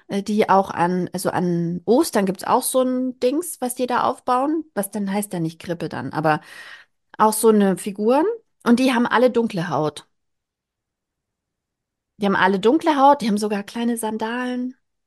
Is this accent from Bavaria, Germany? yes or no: yes; Bavaria, Germany; ich bin ja aus Bayern. Ich bin aus Bayern